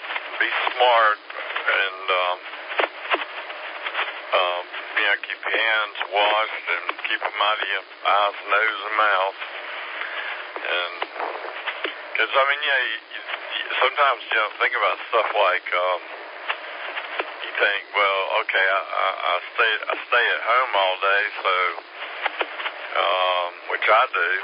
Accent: Wellington, Florida, United States; I don't know all these streets. I grew up in Wellington Green, so, but anyway.

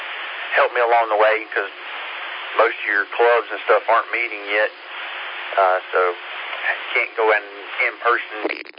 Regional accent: Brevard, North Carolina, United States; I was born and raised right here in Brevard, so I'm up and down the mountains around through here all my life.

